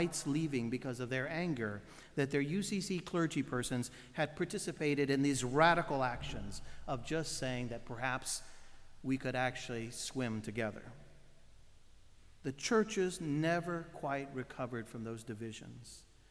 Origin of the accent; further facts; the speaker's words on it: Mississippi, United States; I am actually from Viridia, Mississippi, is where my family's all from.